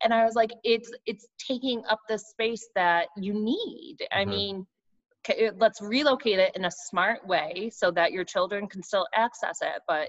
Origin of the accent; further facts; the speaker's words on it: Rochester, New York, United States; I love this question because of being born and raised in Rochester, and I think Rochester has so much to offer.